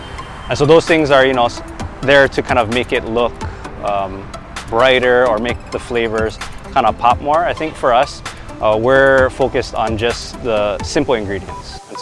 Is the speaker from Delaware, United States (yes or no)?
no; Pearl City, Hawaii, United States; also born or lived in Long Beach / Mililani; I mean, I grew up in Hawaii, so raised in Pearl City, and then my dad was in the military, so we actually moved to California, and so I lived there for about 4 years in Long Beach. After that, moved back to Hawaii, to Mililani